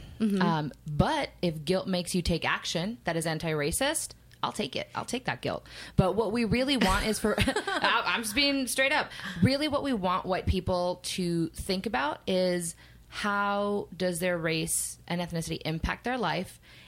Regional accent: Puerto Rico; So I am a very, very pale Latina. I was raised in Puerto Rico

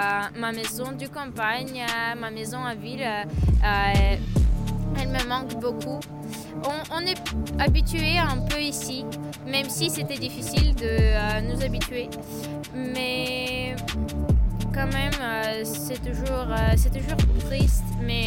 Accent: Kharkiv, Kharkiv Oblast, Ukraine; now in Saint-Quentin, France; Mon pays natal était très important pour moi, toujours été. J'adore l'Ukraine, j'adore ma ville. C'est la ville grande, pas comme Saint-Quentin

